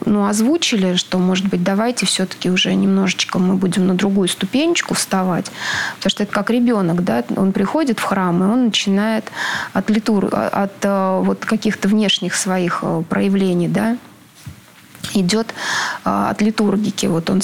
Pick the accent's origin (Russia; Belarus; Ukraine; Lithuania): Russia; Spassk; Я сама уроженка города Спасска.